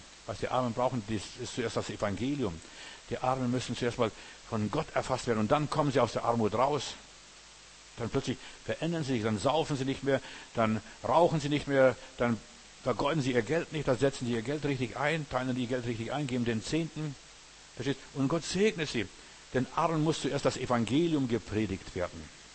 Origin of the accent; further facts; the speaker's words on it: Lithuania; now in Germany; in unserem Dorf, wo ich herkomme, aus der Sowjetunion, in Litauen damals